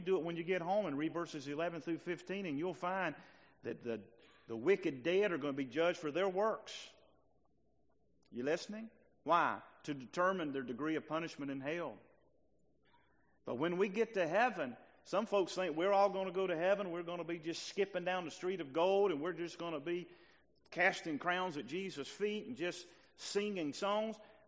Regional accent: Deep South, United States; That's okay. I'm from Deep South. Gooder than good.

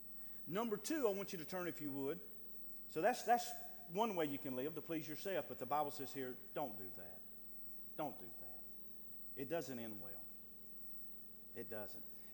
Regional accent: United States; And I'm an American. I mean, I am a true American.

